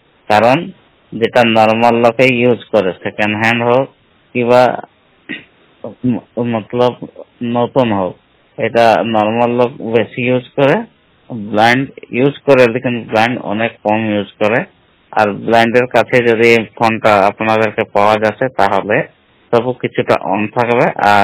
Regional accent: Kumaredi, Jharkhand, India; আমার রাজ্য ঝাড়খণ্ড, জেলা সরাইকেলা খরসাওয়া। আমার গ্রাম বাড়ি নাম হচ্ছে কুমারেডি।

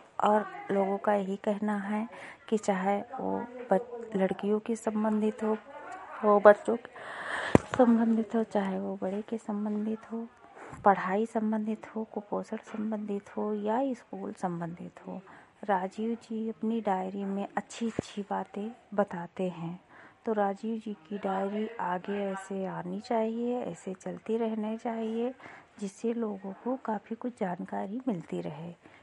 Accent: Lakharampur, Uttar Pradesh, India; मैं विकास खंड विशेषरगंज से हूँ, ग्राम पंचायत लखारामपुर, गांव लखारामपुर से।

